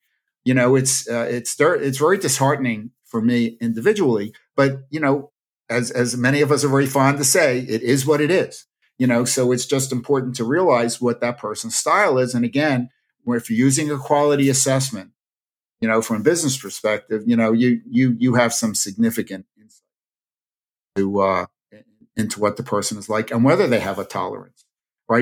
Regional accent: Philadelphia, Pennsylvania, United States; I'm a Philly boy. So I grew up in Philadelphia.

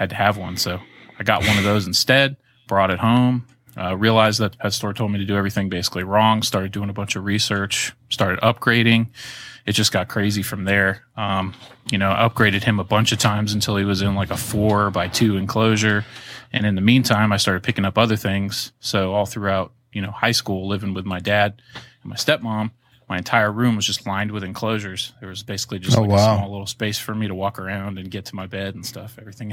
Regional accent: Florida, United States; You know, I grew up in Florida my younger years, so no shortage of lizards and frogs and turtles and things to go and catch.

